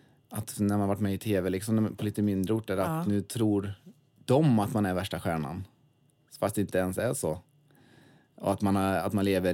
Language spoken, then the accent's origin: Swedish; Svenljunga, Västra Götaland County, Sweden; Ja, det ligger neråt. Det ligger 3 mil söder om Borås.